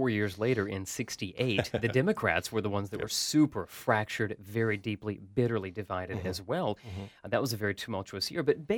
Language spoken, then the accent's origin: English; Alabama, United States; when I was a kid growing up in Alabama.